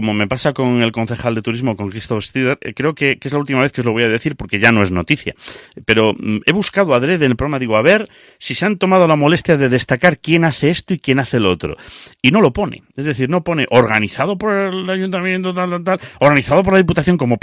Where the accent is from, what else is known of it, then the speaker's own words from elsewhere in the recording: Galicia, Spain; como yo soy gallego, cuando tomo pulpo en Sanabria siempre entablamos una apasionada discusión.